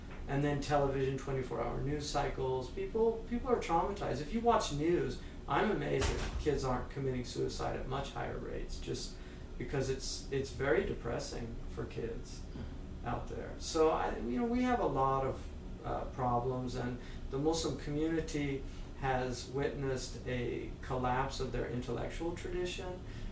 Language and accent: English; United States; Even as an American, I never felt like because I was an American they would hate me.